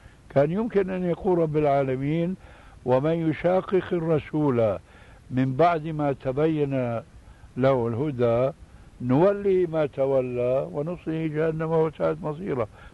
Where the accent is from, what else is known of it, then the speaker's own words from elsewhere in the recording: Syria; كما يقولون عندنا في الشام